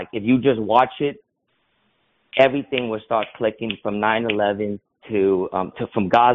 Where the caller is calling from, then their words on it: Texas, United States; Hey, Fakeologist. … from Texas.